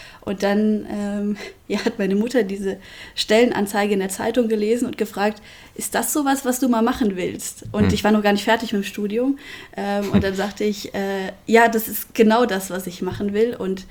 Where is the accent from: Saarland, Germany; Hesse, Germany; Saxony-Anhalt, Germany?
Hesse, Germany; Eiterfeld; also born or lived in Fulda; ich bin im Herz-Jesu-Krankenhaus geboren. Allerdings habe ich nie in Fulda gelebt, jetzt bis ich hier zu arbeiten angefangen habe, sondern bin in Eiterfeld aufgewachsen, was ja jetzt nicht ganz weit weg ist.